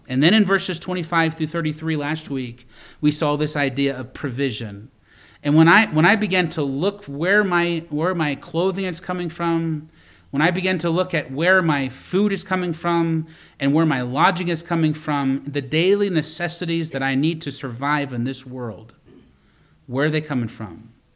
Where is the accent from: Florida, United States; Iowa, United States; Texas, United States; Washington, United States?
Iowa, United States; Boone; born there; And I was born in Boone, Iowa, in the hospital there, Boone, Iowa.